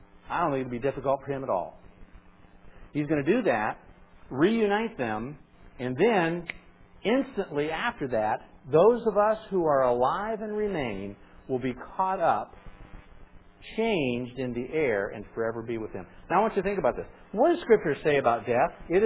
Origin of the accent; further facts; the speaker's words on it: Pennsylvania, United States; And by the way, I'm from Pennsylvania, so I kind of think paradise kind of is.